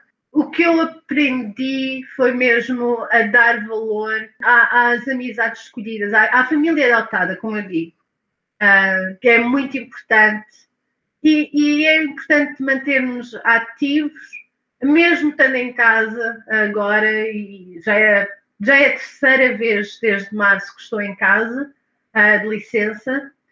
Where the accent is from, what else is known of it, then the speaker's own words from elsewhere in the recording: Lisbon, Portugal; now in Norway; Eu sou de Lisboa e, para mim, o contacto com o mar sempre foi muito presente. E eu estou no meio das montanhas, no interior da Noruega, junto à fronteira com a Suécia